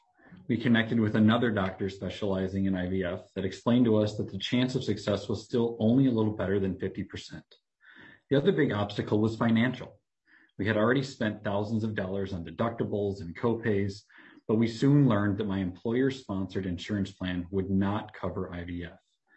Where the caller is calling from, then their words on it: Mankato, Minnesota, United States; I'm here with my wife, Rachel. We're joining you from Mankato.